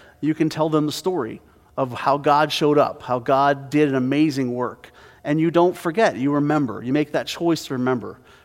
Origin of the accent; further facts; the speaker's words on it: Pennsylvania, United States; We would travel the 20 miles from my hometown in Pennsylvania to our family cemetery, and we would decorate the gravestones.